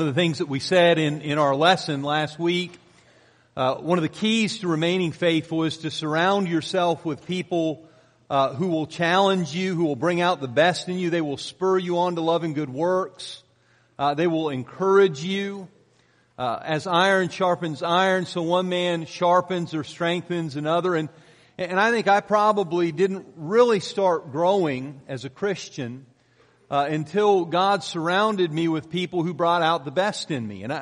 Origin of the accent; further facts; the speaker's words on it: Pennsylvania, United States; I always think about growing up in Pennsylvania. We get dropped off at the bottom of a hill at the bus stop, and we lived up on top of this big hill.